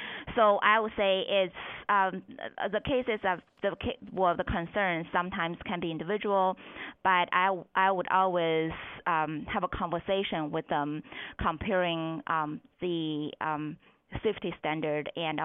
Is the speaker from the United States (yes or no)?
no; China; English is a second language; I would say, you know, I'm Chinese too, so I'm from China.